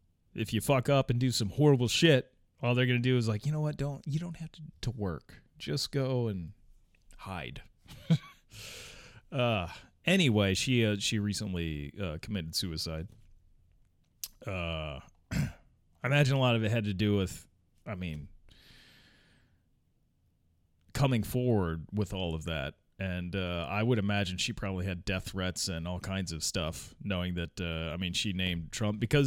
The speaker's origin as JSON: {"language": "English", "country": "United Kingdom", "said": "I am British"}